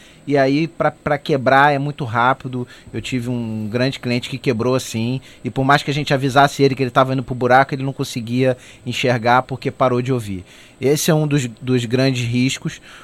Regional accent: Brazil; Agora, cara, eu sou brasileiro, não desisto nunca, eu gosto muito do Brasil, já tive a oportunidade de ir embora e não fui.

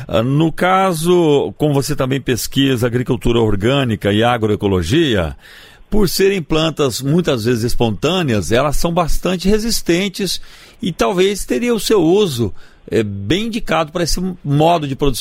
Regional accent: Minas Gerais, Brazil; eu também sou de Minas, eu sou de Minas

